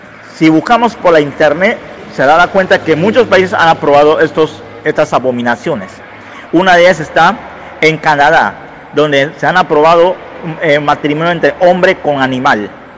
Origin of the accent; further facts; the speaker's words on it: Panama; soy de acá de Panamá. Y soy pretribulacionista y yo creo en el arrebatamiento antes del comienzo del rapto de la iglesia.